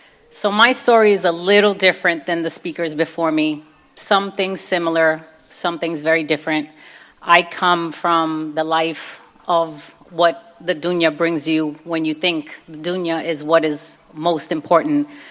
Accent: Brooklyn, New York, United States; accent: Brooklyn; I was like the only Puerto Rican girl in the Italian neighborhood. And I'm from Brooklyn. So if you could tell a little bit by my accent.

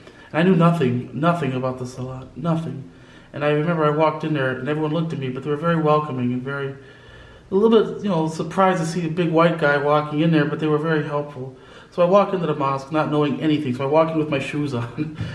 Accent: Indiana, United States; I grew up in Indiana, went to college at Rutgers University, which is New Jersey

